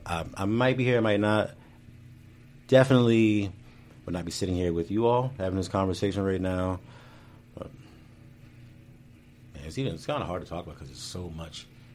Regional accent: Maryland, United States; Yeah, I'm from Southern Maryland. I'm closer to DC.

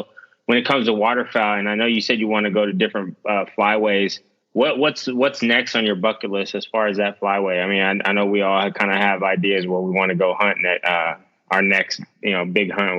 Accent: Texas, United States; I didn't grow up around an ocean. You know what I'm saying? I grew up in Central Texas or in Northern Texas, and, you know, we had lakes.

